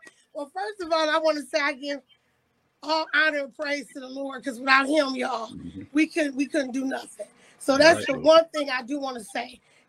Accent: Jamaica; I guess because I'm Jamaican, you know, Jamaicans have many jobs.

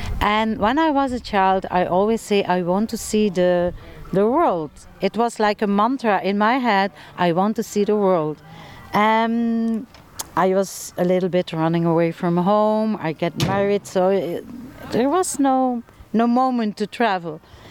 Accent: Ghent, Flanders, Belgium; English is a second language; And then when I talk with them in Ghent, because I'm from Belgium

